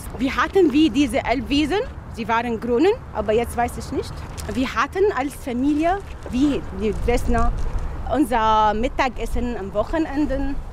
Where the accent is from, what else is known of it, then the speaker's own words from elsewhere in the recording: Syria; now in Germany; Der Mann hat mich am Anfang gefragt, woher kommen Sie oder woher kommst du? Ich habe gesagt, aus Syrien.